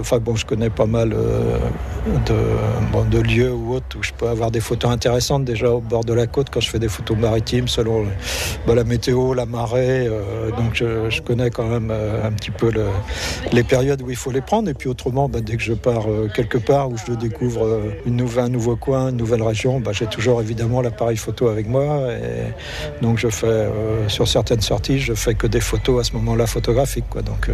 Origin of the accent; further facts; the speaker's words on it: Quiberon, Brittany, France; Et comme moi, je suis originaire de Quiberon, je le voyais passer quand j'étais gamin.